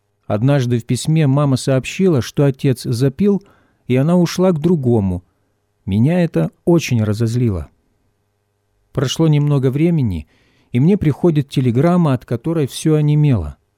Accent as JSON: {"language": "Russian", "town": "Bedryagi", "region": "Kharkiv Oblast", "country": "Ukraine", "tie": "born there", "said": "Родился я в Харьковской области, в поселке Бедряги."}